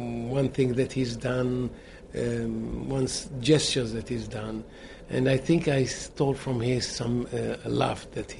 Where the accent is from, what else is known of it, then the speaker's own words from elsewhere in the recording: Israel; we are from Israel, remote Israel